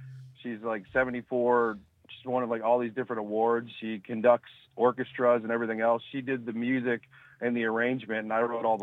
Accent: Wisconsin, United States; also born or lived in Chicago / Florida / Montana / Los Angeles; I grew up in Wisconsin, but I've lived in Chicago, Florida, Montana, and L.A.

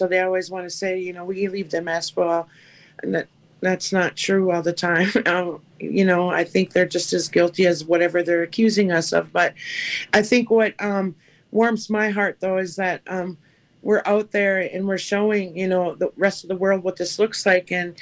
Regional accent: Leech Lake, Minnesota, United States; from Leech Lake

